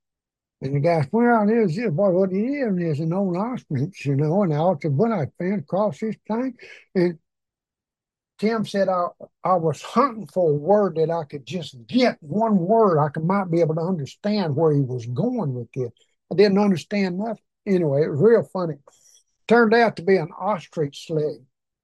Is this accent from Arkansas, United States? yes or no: yes; Arkansas, United States; accent: Arkansas; I have a little bit of my Arkansas accent and his South African accent don't mix for some reason.